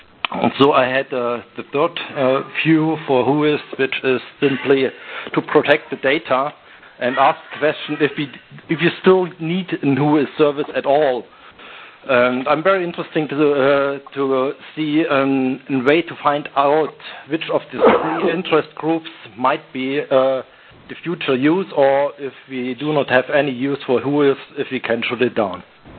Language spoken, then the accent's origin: English; Germany; I'm from Germany.